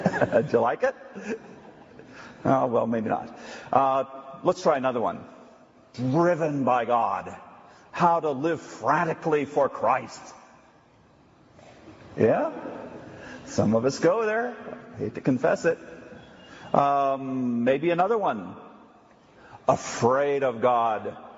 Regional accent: United States; I come from the States, and it's a delight to be here.

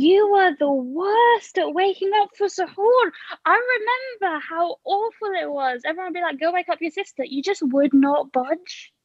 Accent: Egypt; now in England, United Kingdom; We had, like, the growing up in Egypt, Egyptian Ramadan, and then we had the English Ramadan when we first moved here

